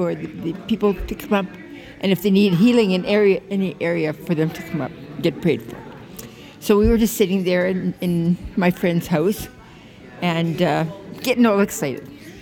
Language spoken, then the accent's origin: English; Abbotsford, British Columbia, Canada; I remember when I was probably 16, 17, they had a revival in my hometown, which was Abbotsford.